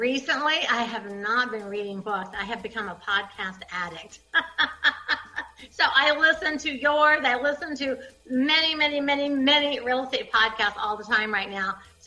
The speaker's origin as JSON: {"language": "English", "region": "Ohio", "country": "United States", "tie": "born or raised there", "said": "I was raised in Ohio, so I was raised, grow up, work at a factory, get married, have kids"}